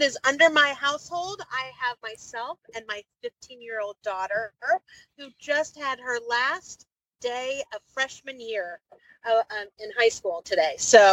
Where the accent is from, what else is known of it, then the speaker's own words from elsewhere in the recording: Louisville, Kentucky, United States; moved away as an adult; also born or lived in Pittsburgh; now in Cherry Hill, United States; I moved from Louisville when I was married to Pittsburgh, and then we moved to New Jersey, to Cherry Hill, New Jersey. I am no longer married, but I still live in New Jersey.